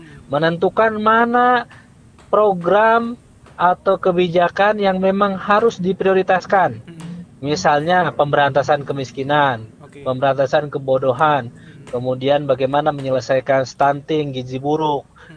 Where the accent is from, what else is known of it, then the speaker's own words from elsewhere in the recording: Jatiluhur, West Java, Indonesia; born there; Daerah kelahiran. Saya lahir di Jatiluhur